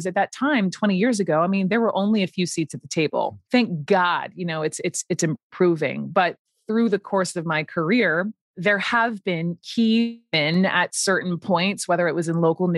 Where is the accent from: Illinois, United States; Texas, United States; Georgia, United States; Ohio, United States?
Georgia, United States; Atlanta; let me check my privilege right here as a white woman born and raised in Atlanta.